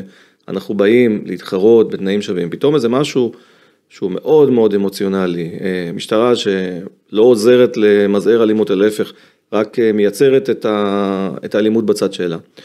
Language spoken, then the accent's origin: Hebrew; Yavne, Central District, Israel; גדלתי ביבנה בשנות ה-80, אתה גדל בצורה אחרת כשאתה גדל בשכונות האלה.